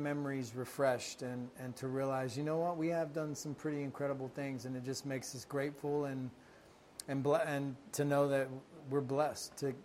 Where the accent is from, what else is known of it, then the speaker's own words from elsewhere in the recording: Kentucky, United States; I mean I grew up in Kentucky. Brian and I, the rest of the guys grew up in Florida. I mean we're Southern boys